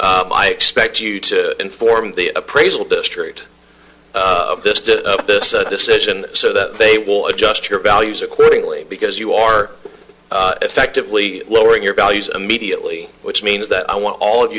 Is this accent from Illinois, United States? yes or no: no; Baton Rouge, Louisiana, United States; You know, I grew up in Baton Rouge, Louisiana, in a very, very old neighborhood, and my friends were my life, my family was my life, my church was my life.